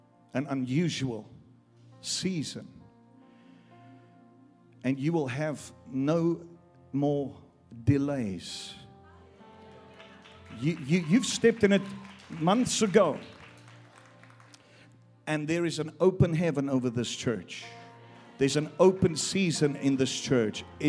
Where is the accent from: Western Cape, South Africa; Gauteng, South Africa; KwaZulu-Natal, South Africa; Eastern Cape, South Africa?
Western Cape, South Africa; Cape Town; I am a South African. I'm from South Africa. And I live in Cape Town. Right there on the tip of the continent of Africa